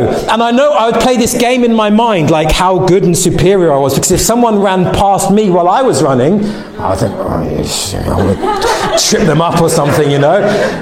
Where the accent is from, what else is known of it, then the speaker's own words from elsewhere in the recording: London, United Kingdom; born there; Because I was born in London.